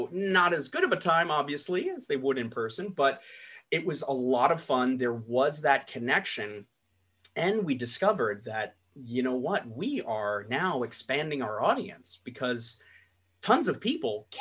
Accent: Staten Island, New York, United States; hey, I'm a kid from Staten Island who is probably, I was 18 at the time, 19 at the time.

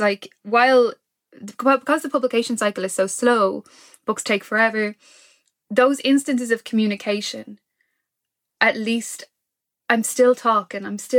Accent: Ireland; I'm like obviously from Ireland. I lived in America for 3 years, but I, you know, I'm largely most of my life in this island.

